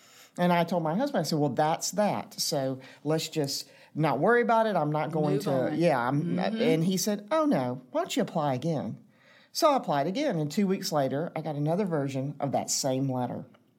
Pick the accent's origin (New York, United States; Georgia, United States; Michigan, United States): Georgia, United States; Atlanta; I grew up in Atlanta, ate Chick-fil-A from the time I was a little girl.